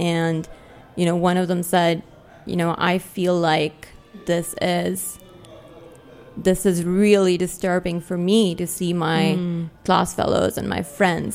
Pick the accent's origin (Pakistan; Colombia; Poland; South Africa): Pakistan; moved away as an adult; also born or lived in Dubai; now in United States; I'm married to a Persian man who grew up in the United States, whereas I grew up in Pakistan.